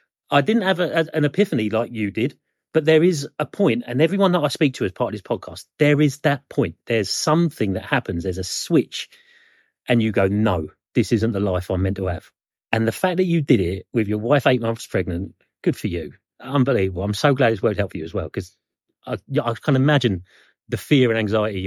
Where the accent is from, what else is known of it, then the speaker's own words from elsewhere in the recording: Brighton, South East England, United Kingdom; because I'm from Brighton. Everyone works for American Express. If you're from Brighton, that's the rule.